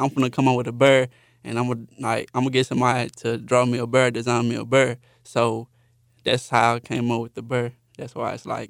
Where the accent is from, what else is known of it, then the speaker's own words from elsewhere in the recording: Texarkana, United States; I want to have a store which is my hometown, Texarkana.